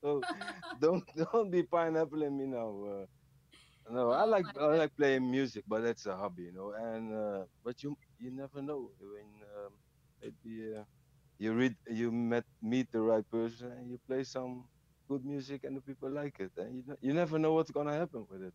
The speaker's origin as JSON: {"language": "English", "country": "Netherlands", "second_language": "English", "said": "From Holland."}